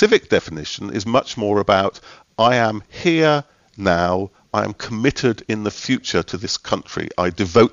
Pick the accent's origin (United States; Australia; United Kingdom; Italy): United Kingdom; Scotland; Why am I Scottish? I'm Scottish because I come of Scottish parents who themselves were born of Scottish parents back into the mist of time.